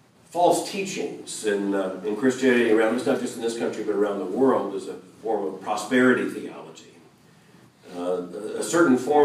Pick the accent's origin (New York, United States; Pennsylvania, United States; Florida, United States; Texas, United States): Florida, United States; I grew up in Florida, surrounded by reptiles of all variety and snakes of all stripes, colors, and rattles. And we had very deadly snakes in Florida.